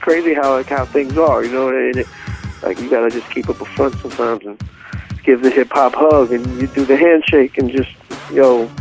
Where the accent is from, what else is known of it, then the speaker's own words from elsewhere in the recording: Beverly Hills, California, United States; I grew up in Beverly Hills, so it's like, why does he even do this?